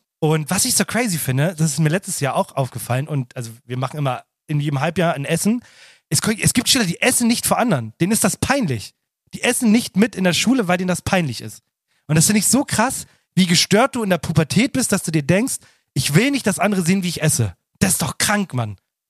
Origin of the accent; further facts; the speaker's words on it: Luxembourg; Ich bin ein Luxemburger. Ich danke für die Luxemburger.